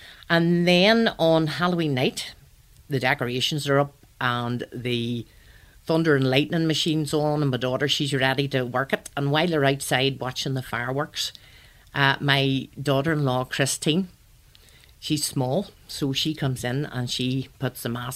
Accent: Guildford, South East England, United Kingdom; I was born reared in Guildford.

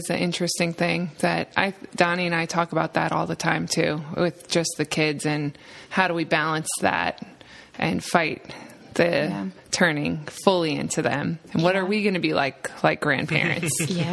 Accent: New York, United States; I'm from New York. Yep.

